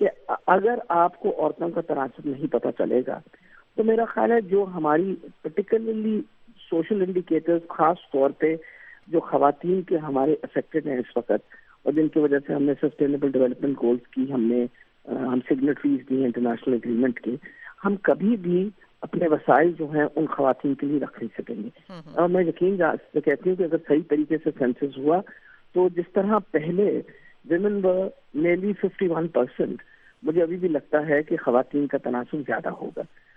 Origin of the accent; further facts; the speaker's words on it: Punjab, Pakistan; but I don't belong to Khyber Pakhtunkhwa, میں پنجاب کی ہوں